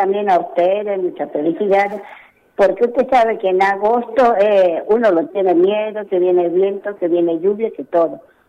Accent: Peña Morada, Salta, Argentina; now in Tartagal, Argentina; porque yo me crié en el campo, bueno, por mi hijo, por el estudio, yo me vine acá en Tartagal. Yo soy de Peña Morada

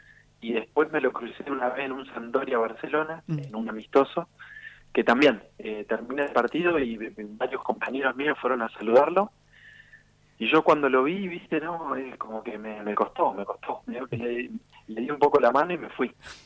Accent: Trelew, Chubut, Argentina; born there; moved away; Yo nací en Trelew, en una ciudad del sur allá, y en ese momento era más un pueblo que una ciudad, y cuando me vine para Buenos Aires

